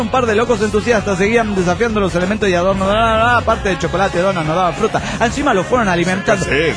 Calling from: New York, United States; de New York.

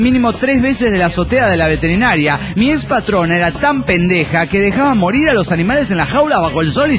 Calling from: Guadalajara, Jalisco, Mexico; de Guadalajara, Jalisco, México.

